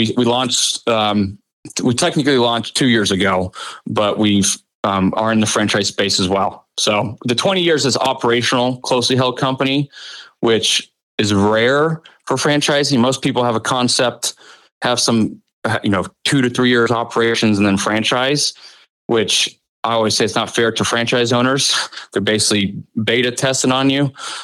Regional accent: Dallas, Texas, United States; I'm originally from Dallas, Texas.

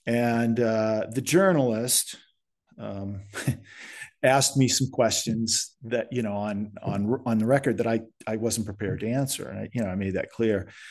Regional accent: United States; it's a very unique atmosphere as an American to go into at the present time.

